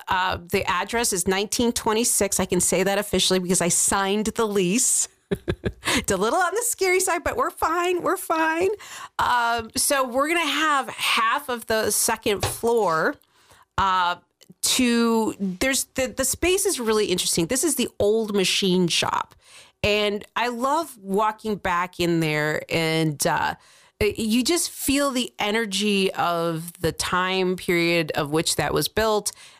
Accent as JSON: {"language": "English", "town": "Worcester", "region": "Ohio", "country": "United States", "tie": "born or raised there", "said": "When I was little, growing up in Worcester, Ohio, the thriving metropolis, I had that."}